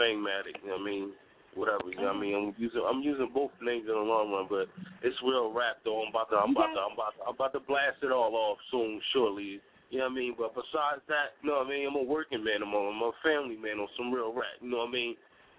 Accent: Philadelphia, Pennsylvania, United States; now in Delaware, United States; I'm calling from you. I'm from Southwest, but I'm calling from Delaware.

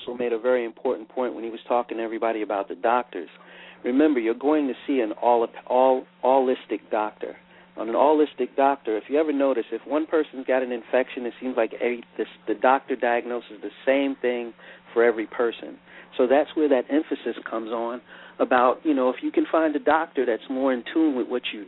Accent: New York, United States; I grew up in New York, and I used to wrestle when our middle school closed down for asbestos

